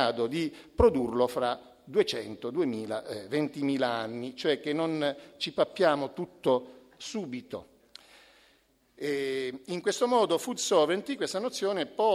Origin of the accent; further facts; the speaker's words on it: Sicily, Italy; now in Turin, Italy; Io arrivo da Torino e invece i miei asparagi sono verdi, si scopre. In realtà io sono siciliano